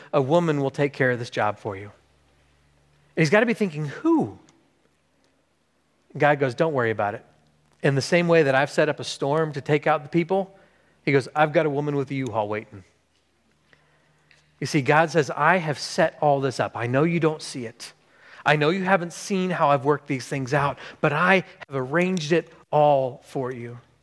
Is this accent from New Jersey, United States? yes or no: no; Texas, United States; And I'm from Texas, and you know who does really well in the mud?